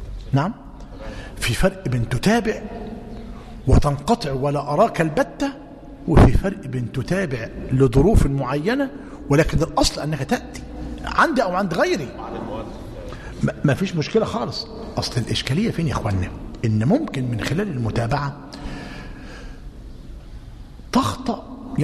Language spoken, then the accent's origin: Arabic; Bahrain; ما هو الانترنت ده انا بسميه عندنا في البحرين كده عزبه ملهاش رئيس